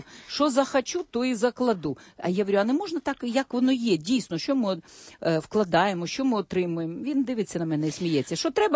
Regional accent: Zaporizhzhia, Zaporizhzhia Oblast, Ukraine; Там у нас Запоріжжя, я з Запоріжжя, там комунізм.

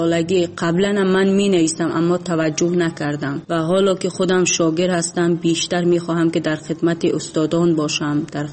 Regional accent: Tajikistan; اصلا وقتی که من بیرون از تاجیکستانم بودم

